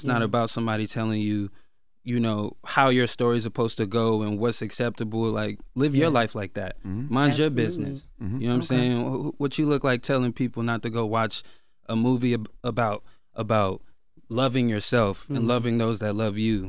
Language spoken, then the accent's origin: English; Lithonia, Georgia, United States; I grew up in Lithonia, Georgia. I used to have two pairs of sneakers.